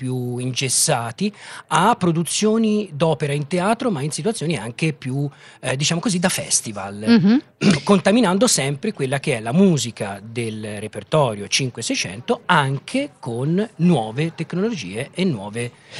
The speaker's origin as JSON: {"language": "Italian", "region": "Tuscany", "country": "Italy", "lives_now": "Cremona, Italy", "said": "Sono toscano, della provincia."}